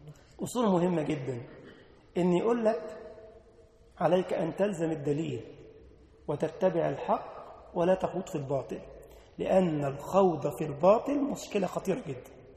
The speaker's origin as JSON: {"language": "Arabic", "country": "Egypt", "said": "كان عندنا في مصر كده قديما في حاجة اسمها الفتوة"}